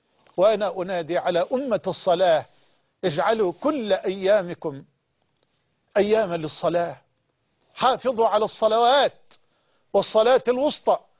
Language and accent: Arabic; Egypt